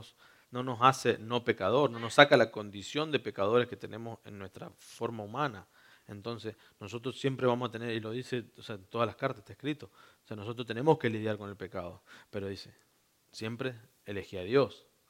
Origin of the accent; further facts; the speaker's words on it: Argentina; no es que yo legalmente sigo siendo argentino